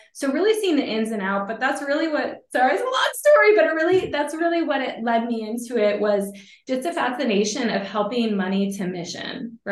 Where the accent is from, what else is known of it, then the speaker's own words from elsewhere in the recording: Michigan, United States; now in Guam; I'm actually based in Guam and I'm originally from Michigan, but I've lived in a lot of different places in the States